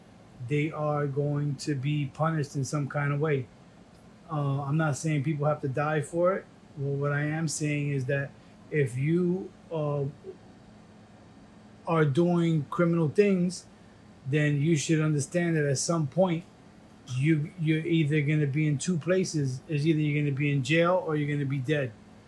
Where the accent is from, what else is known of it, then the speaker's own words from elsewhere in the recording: New York, United States; Oh, yeah. I was born in New York.